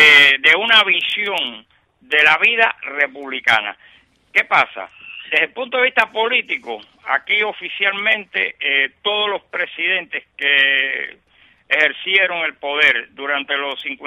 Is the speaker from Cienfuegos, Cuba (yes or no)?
no; Havana, Cuba; yo soy habanero, yo no puedo escribir sobre Santiago de Cuba